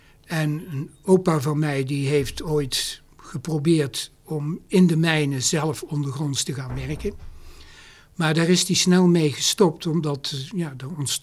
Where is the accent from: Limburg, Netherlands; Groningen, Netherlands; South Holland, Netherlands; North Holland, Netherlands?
Limburg, Netherlands; Heerlen; born there; Maar in mijn geboortestad Heerlen, die heeft zichzelf gebombardeerd.